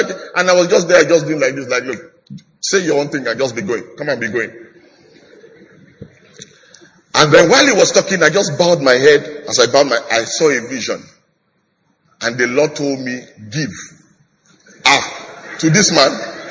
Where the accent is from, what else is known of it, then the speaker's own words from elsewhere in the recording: Ibadan, Oyo, Nigeria; I grew up in Ibadan, Pastor Kwaju grew up there as well. I went to medical school there.